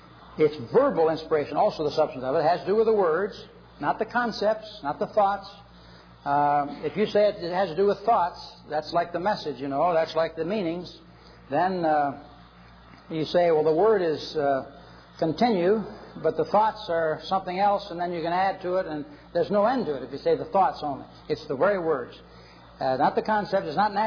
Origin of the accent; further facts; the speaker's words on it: Collingswood, New Jersey, United States; I'm from Collingswood, New Jersey, about 5 miles away.